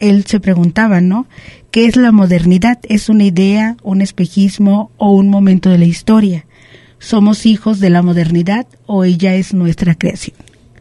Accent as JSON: {"language": "Spanish", "country": "Mexico", "said": "como somos los mexicanos de colgarnos los los triunfos de otro"}